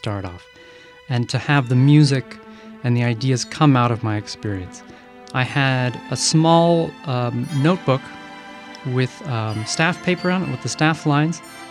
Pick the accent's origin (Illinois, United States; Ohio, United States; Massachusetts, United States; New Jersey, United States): Massachusetts, United States; I grew up in Massachusetts, and my parents took me and my siblings on so many trips up to New Hampshire and Vermont.